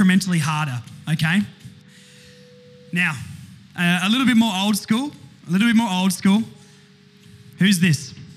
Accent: Tasmania, Australia; Hey, I'm from Tassie. Don't make those jokes. It's personal.

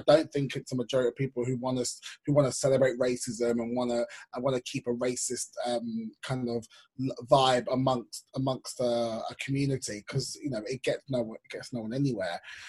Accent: London, United Kingdom; I mean, I'm from North London, so my school's very multicultural.

